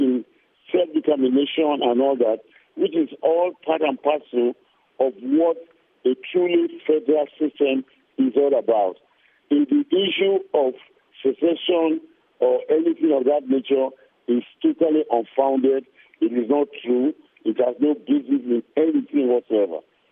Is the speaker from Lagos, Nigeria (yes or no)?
no; Ogun, Nigeria; I am from Ogun State.